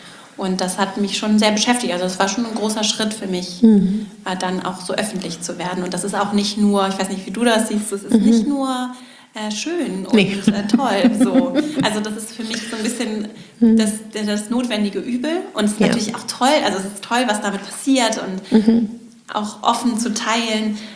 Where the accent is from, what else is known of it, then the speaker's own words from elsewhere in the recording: Schleswig-Holstein, Germany; ich komme nicht aus der Großstadt, sondern ich habe auch in Schleswig-Holstein eher ländlich bin ich aufgewachsen und habe da auch noch einige Freunde